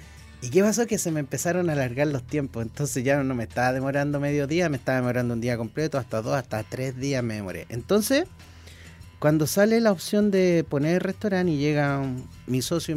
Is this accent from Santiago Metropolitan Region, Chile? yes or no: no; Viña del Mar, Valparaíso, Chile; born there; now in Peña Blanca, Chile; Y la verdad es que yo soy de la quinta región. Yo nací en Viña.